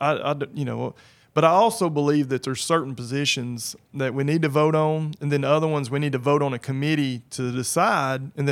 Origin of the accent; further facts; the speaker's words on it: Texas, United States; Because I am from Coleman County and I'm going to continue to live in Coleman County